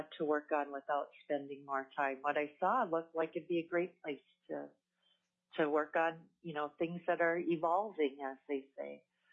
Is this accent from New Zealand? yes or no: no; North Dakota, United States; now in Anchorage, United States; I've been in Alaska 34 years. I was born and raised in North Dakota.